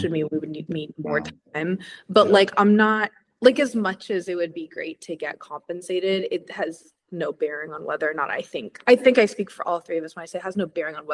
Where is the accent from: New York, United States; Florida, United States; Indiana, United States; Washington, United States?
Washington, United States; Seattle; Like in Seattle, I'm from Seattle, so I'm familiar with the stores there